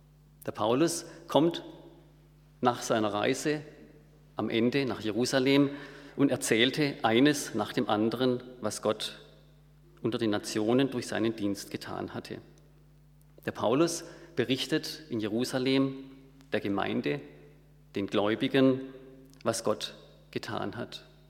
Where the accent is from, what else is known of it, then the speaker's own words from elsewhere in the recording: Bad Wildbad, Baden-Württemberg, Germany; Ich komme aus Bad Wildbad